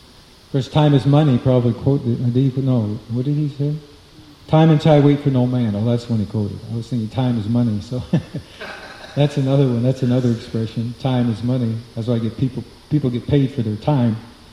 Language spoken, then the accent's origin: English; United States; yeah, I'm an American, this is part of, you know, it's really important who the president is.